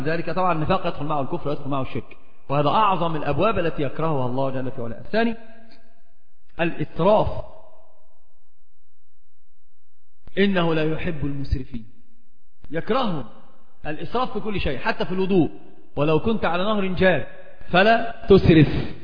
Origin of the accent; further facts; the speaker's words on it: Alexandria, Alexandria Governorate, Egypt; accent: Alexandrian; فقلت اسكندراني لهجتي لكنتي في اسكندرية